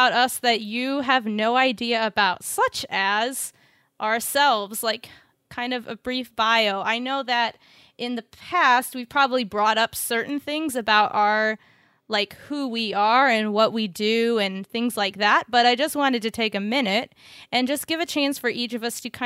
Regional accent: California, United States; also born or lived in Taiwan; I am 28 years old. I grew up in Southern California. I am number 3 of 11 kids. I was homeschooled.

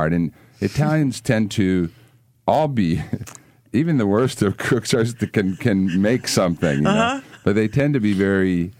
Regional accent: Madison, Wisconsin, United States; I grew up in Wisconsin, and this was Madison, Wisconsin.

